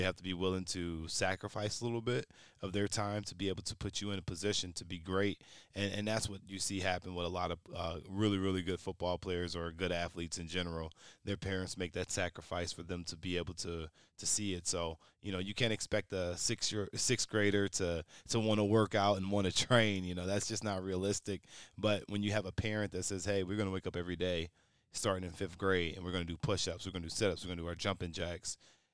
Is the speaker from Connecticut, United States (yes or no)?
no; Shaker Heights, Ohio, United States; I'm from Northeast Ohio, Shaker Heights, Ohio, if you know where that's at.